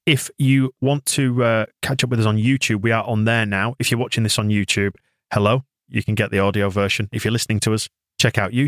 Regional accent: Yorkshire and the Humber, United Kingdom; because I'm from Yorkshire.

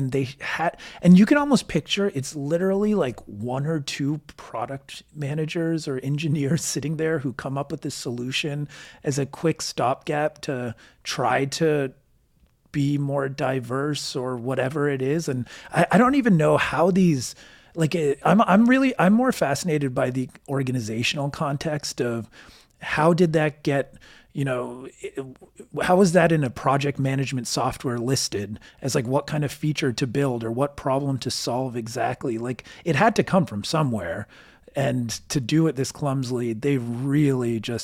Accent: United States; I mean, I can say this as an Indian American

